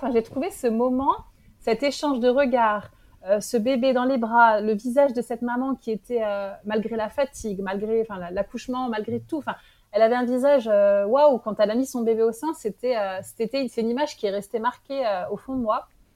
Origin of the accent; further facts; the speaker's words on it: France; moved away as an adult; now in Morocco; J'étais en France. Ouais, j'ai grandi en France.